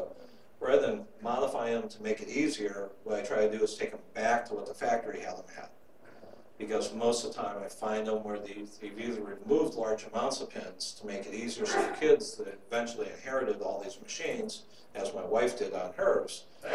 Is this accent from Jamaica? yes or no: no; Ohio, United States; I grew up in Ohio, and when I would go visit my aunt, she'd give me a bunch of dimes and nickels